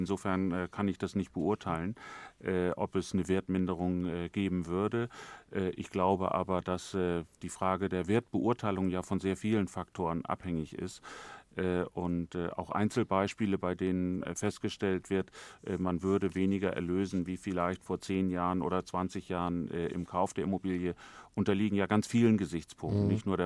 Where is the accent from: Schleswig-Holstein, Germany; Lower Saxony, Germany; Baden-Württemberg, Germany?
Schleswig-Holstein, Germany; Ich komme aus Schleswig-Holstein.